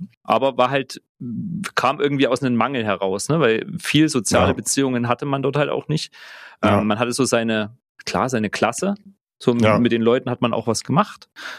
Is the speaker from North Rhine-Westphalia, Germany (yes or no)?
no; Saxony, Germany; Aufgewachsen bin ich im Vogtland, dort in der Ecke Plauen, noch ein bisschen weiter östlich, also eigentlich direkt an der tschechischen Grenze, muss man dazu sagen. Vogtland ist ja bekannt für das zänkische Bergvolk, wo ich ja auch irgendwie angehörig bin.